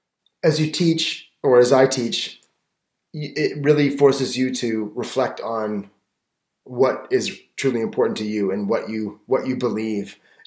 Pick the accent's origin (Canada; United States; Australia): Canada; Toronto, Ontario; I grew up in Toronto, and I had a pretty wild way of arriving there myself.